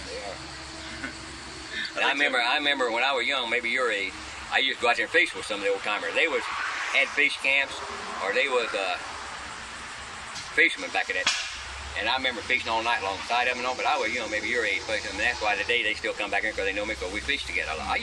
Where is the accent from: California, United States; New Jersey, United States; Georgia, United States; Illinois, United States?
Illinois, United States; now in Florida, United States; I'm from Illinois. My wife is Brooklyn, New York.